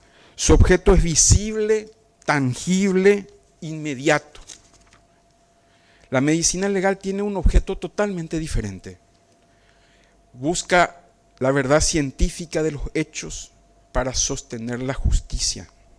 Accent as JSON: {"language": "Spanish", "country": "Paraguay", "said": "de la cual formo parte como representante paraguayo"}